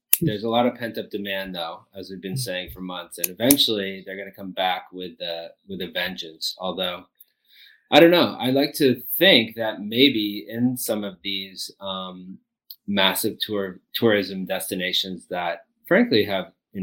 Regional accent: San Francisco, California, United States; I'm from San Francisco

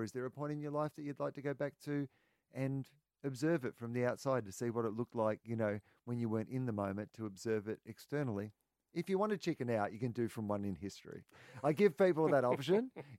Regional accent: Australia; being an Australian summer

